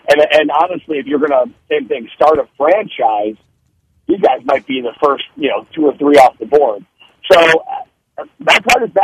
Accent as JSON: {"language": "English", "region": "Wisconsin", "country": "United States", "tie": "born or raised there", "said": "So I grew up in Wisconsin, grew up a Packer fan"}